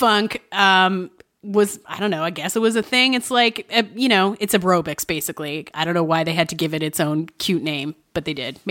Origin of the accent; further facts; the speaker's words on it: Canada; so this message has personal resonance for me, not just as a Canadian, but as a proud union laborer.